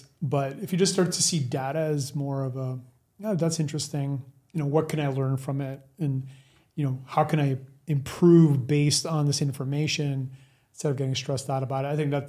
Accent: Canada; We're all from Canada

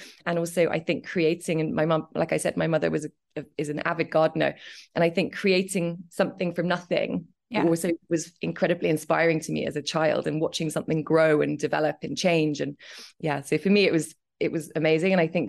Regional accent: Cambridge, East of England, United Kingdom; I was born in Cambridge, and I grew up there, which was an amazing place to grow up in. I grew up on a farm

